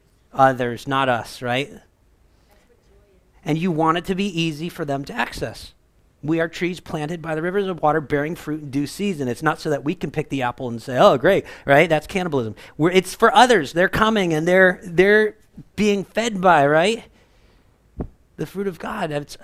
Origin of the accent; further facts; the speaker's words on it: Florida, United States; you know, I grew up in Florida, so the things we may have pruned may have been oranges or tangerines and grapefruits